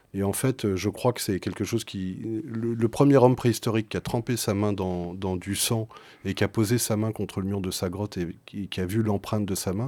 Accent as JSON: {"language": "French", "town": "Boulogne-Billancourt", "region": "Île-de-France", "country": "France", "tie": "born there", "said": "Alors je suis né à Boulogne-Billancourt."}